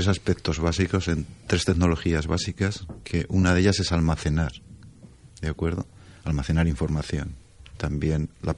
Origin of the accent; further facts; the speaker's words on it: Zaragoza, Aragon, Spain; El coste puede ser de Barcelona a mi tierra, Zaragoza